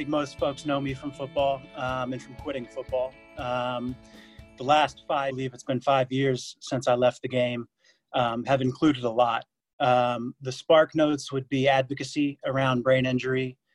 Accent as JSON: {"language": "English", "town": "Dayton", "region": "Ohio", "country": "United States", "tie": "born or raised there", "lives_now": "London, United Kingdom", "said": "a short film unrelated to sports about my hometown of Dayton, Ohio, which had a really tumultuous 2019."}